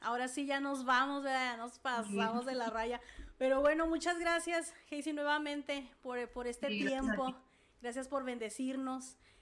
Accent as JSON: {"language": "Spanish", "country": "Mexico", "said": "Como buenos mexicanos, todo lo dejamos al último."}